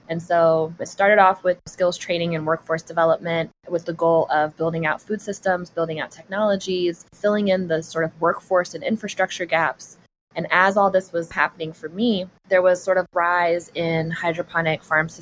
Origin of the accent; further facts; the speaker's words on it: Brooklyn, New York, United States; So I was born and raised in Brooklyn. I came from a first generation immigrant household. My mom immigrated here from Morocco